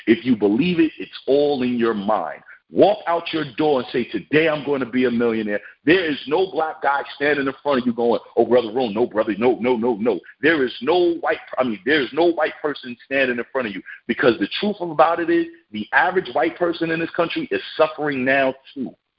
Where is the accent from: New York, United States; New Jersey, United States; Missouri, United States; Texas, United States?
New York, United States; I'm from New York. I know knuckleheads that get loans from the bank.